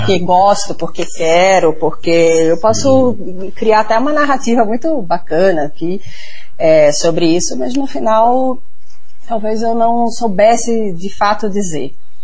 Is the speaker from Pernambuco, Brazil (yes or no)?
yes; Pernambuco, Brazil; now in Curitiba, Brazil; Dizer que eu sou pernambucana, mas que estou em Curitiba há 16 anos, então faz parte dessas escolhas, assim, né? Então, por exemplo, nascer pernambucana não foi uma escolha minha, mas eu quis ser pernambucana, né? Eu adotei Pernambuco